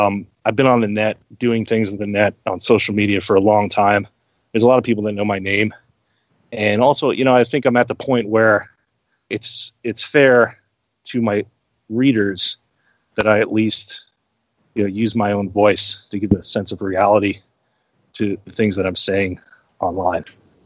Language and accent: English; New York, United States; also born or lived in Arizona; I was born and raised in New York State. My family has a Jewish background.